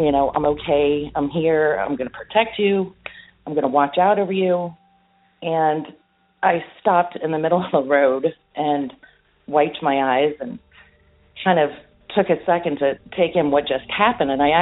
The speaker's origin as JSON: {"language": "English", "town": "Fort Lauderdale", "region": "Florida", "country": "United States", "said": "I'm from Fort Lauderdale, Florida."}